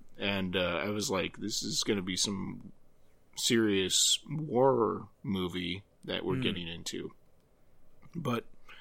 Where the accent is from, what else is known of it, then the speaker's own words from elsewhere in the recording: United States; based on, as an American, what I know of what happened in Russia.